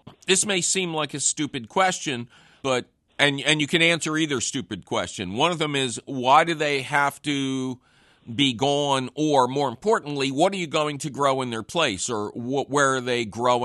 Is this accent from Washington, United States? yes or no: no; Philadelphia, Pennsylvania, United States; Yeah, where I grew up in Philly was said to be old Lenape land as well.